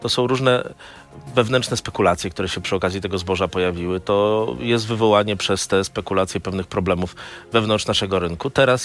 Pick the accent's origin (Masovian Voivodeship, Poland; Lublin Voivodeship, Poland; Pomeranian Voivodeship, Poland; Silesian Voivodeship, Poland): Lublin Voivodeship, Poland; Hrubieszów; Natomiast ja sam jestem z Hurbieszowa i dobrze wiem, jak wygląda sytuacja w rejonach przygranicznych.